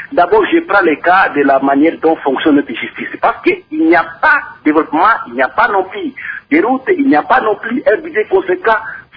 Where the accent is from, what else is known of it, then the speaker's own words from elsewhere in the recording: Republic of the Congo; Vous savez, chez nous, à la République du Congo, tout est...